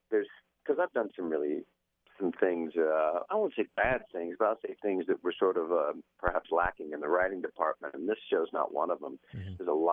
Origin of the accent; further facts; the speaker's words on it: Marshalltown, Iowa, United States; But, you know, growing up in Marshalltown in 83 was not nearly as sexy as this show.